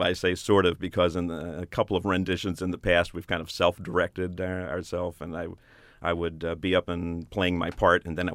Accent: St. Louis, Missouri, United States; I'm from St. Louis, so I'm a St. Louis fan

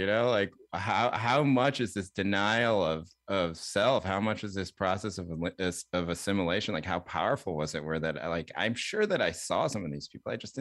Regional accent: Chapel Hill, North Carolina, United States; I grew up in North Carolina in a time, there are many Asian people in the town that I grew up in, which is Chapel Hill, North Carolina now, right?

